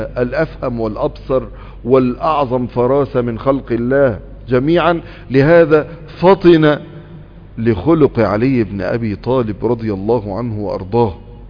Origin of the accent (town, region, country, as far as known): Egypt